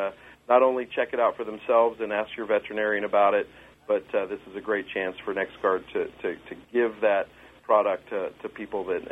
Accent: Kansas, United States; I grew up in Kansas and had animals my whole life.

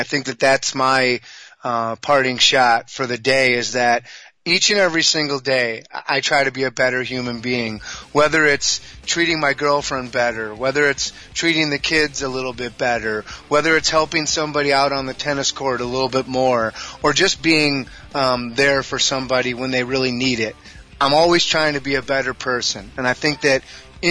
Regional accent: Milwaukee, Wisconsin, United States; I was going to say Milwaukee, where I'm going back to my hometown there.

